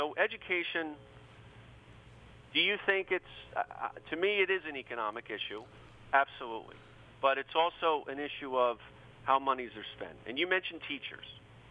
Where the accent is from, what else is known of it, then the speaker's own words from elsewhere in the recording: New York, United States; I grew up in Westchester County. Westchester County, New York, for our listeners, has the highest property taxes of any county in America.